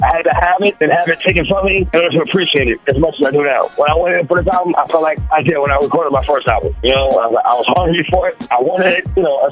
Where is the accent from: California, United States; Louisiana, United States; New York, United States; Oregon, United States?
New York, United States; You know, I'm a New Yorker, so that hit home.